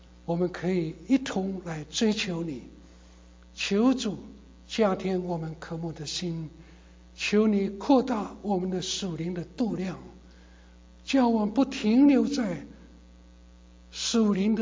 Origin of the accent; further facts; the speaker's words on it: China; 我们中国人说，活到老，学到老，不要被年纪所影响，所打败。